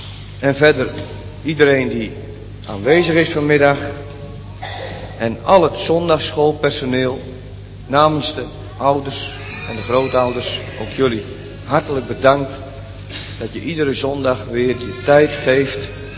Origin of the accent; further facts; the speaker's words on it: Urk, Flevoland, Netherlands; Want wij komen uit Urk. En Urk lag vroeger in de Zuiderzee.